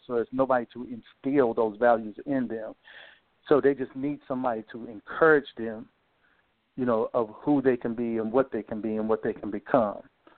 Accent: Bristol, Virginia, United States; moved away; also born or lived in Knoxville, Tennessee; Me, I'm from Bristol, Virginia, but I end up moving to Knoxville, Tennessee, where I started my life anew, and then eventually settled here in Middle Tennessee.

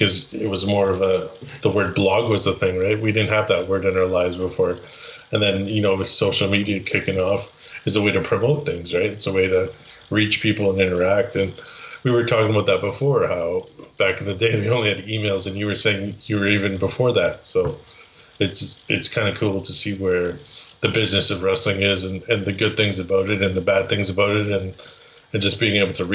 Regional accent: Canada; as a Canadian, people always think you like

